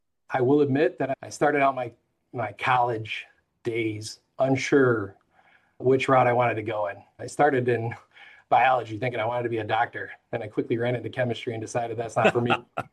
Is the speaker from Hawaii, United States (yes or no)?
no; Kenosha, Wisconsin, United States; Born and raised in Kenosha, Wisconsin. That is approximately an hour north of Chicago, 40 minutes south of Milwaukee. And I've loved Kenosha my whole life.